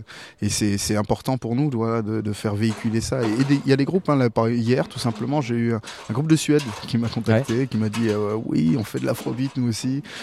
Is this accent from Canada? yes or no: no; France; on est exotique puisqu'on est français.